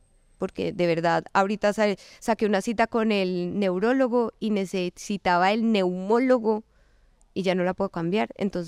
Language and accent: Spanish; Manizales, Caldas, Colombia; born there; Nací en Manizales, Caldas, Colombia. Estudié en el Colegio San Luis Gonzaga.